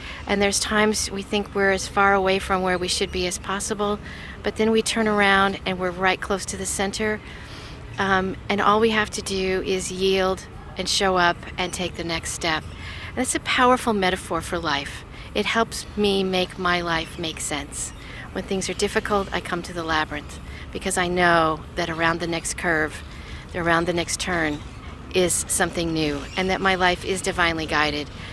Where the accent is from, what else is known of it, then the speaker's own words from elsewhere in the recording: Seattle, Washington, United States; I'm from Seattle, Washington.